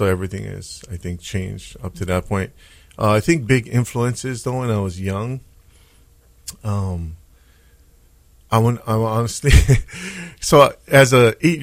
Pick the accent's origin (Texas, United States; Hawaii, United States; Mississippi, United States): Hawaii, United States; Oahu; I'm from Oahu. I was born and raised here on the southeast side of the island.